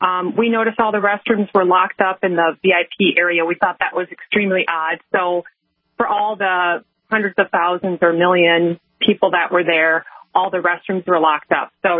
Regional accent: Minnesota, United States; We're from Minnesota, the communist state of Minnesota.

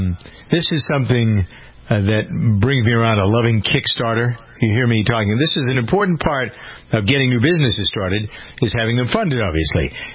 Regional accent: Framingham, Massachusetts, United States; a company that's headquartered here in my hometown of Framingham.

